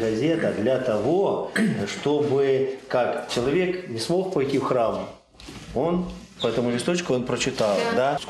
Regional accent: Ukraine; moved away; я приехал с Украины сюда, вот, там, где война

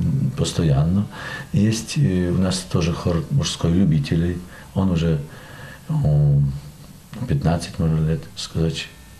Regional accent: Belarus; Я так в таком регионе родился. Из-за того, что я белорус, ну, поближе сердцу белорусский, сродные с этим украинские, русские

